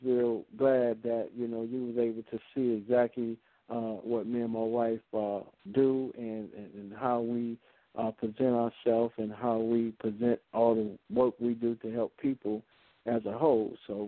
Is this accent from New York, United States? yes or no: no; Detroit, Michigan, United States; you and your wife had people all the way from my hometown, Detroit, sponsor.